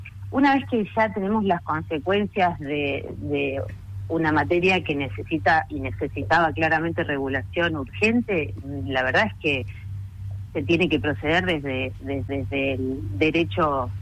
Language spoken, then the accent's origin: Spanish; Rosario, Santa Fe, Argentina; yo soy de Rosario, de la provincia de Santa Fe